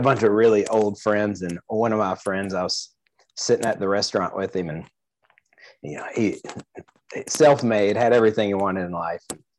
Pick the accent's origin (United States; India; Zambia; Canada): United States; Nashville, Tennessee; Yeah, I live in Nashville, Tennessee. Don't be bashful. I'm from Nashville. That's how I introduce myself.